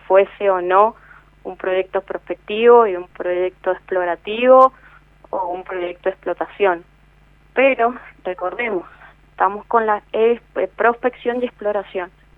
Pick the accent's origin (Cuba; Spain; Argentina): Argentina; Mendoza; el valor del agua como mendocinos no lo tenemos tan instaurado